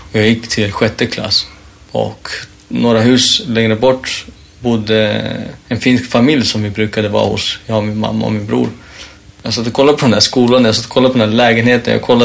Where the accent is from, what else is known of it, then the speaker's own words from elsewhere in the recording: Sweden; Och vi var allihopa födda i Sverige. Med våra föräldrar och kom från utomlands. Och jag sitter och kollar på en annan klasskompis som också är född i Sverige. Som vi är födda på samma gård. Vi har växt upp